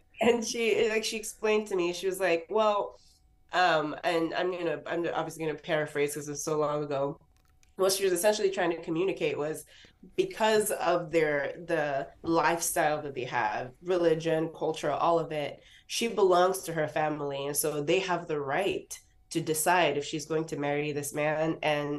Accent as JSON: {"language": "English", "region": "Kano", "country": "Nigeria", "tie": "born or raised there", "also_born_or_lived": "Borno State", "said": "the first 8, 9 years of my life were in Kano State, which is, you're familiar with Nigerian geography. It is north proper. I was born in Borno State, which is even more north of Kano, if that's possible."}